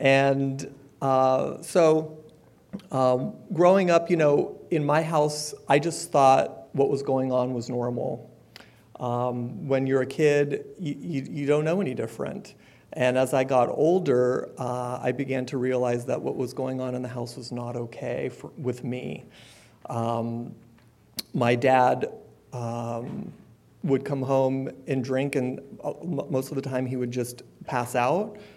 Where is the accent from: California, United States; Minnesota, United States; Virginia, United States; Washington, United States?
California, United States; San Francisco; I grew up in San Francisco. I have an older sister and a younger sister.